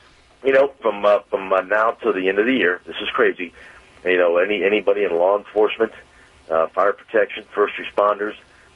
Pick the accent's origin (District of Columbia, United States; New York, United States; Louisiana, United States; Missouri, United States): Missouri, United States; Born and raised in North County and proud.